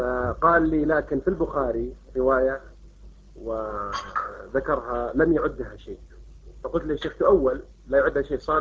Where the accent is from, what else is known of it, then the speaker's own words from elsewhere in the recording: Jeddah, Makkah Province, Saudi Arabia; عندنا في جدة بل في المملكة العربية السعودية عموما